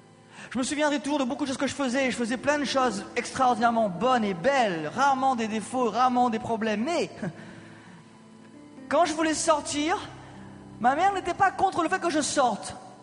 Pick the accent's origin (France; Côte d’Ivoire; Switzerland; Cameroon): France; parce que je suis un Français